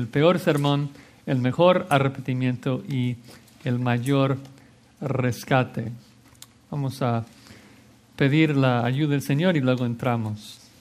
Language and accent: Spanish; United States; Spanish is a second language; Entonces, como buen gringo, saco mi celular y cuento 8 días y lo agendé para el siguiente lunes.